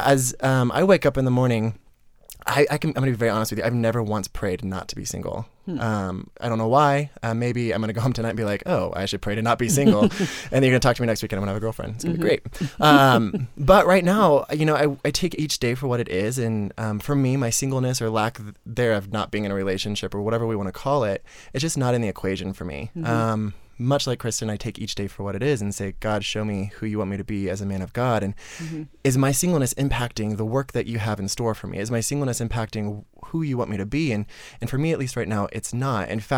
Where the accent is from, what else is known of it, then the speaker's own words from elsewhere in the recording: Oklahoma, United States; So I'm from Oklahoma, and everyone and their dog prays for all the little kids